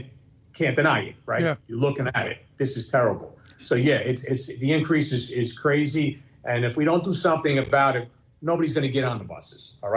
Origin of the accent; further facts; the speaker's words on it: Newark, New Jersey, United States; I born and raised in Newark. I used to go to school taking a bus.